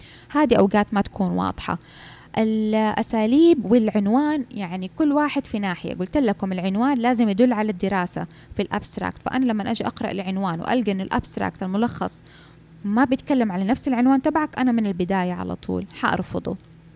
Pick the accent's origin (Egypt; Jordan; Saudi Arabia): Saudi Arabia; ما أعرف إذا عندنا في السعودية يطلبوها أو لا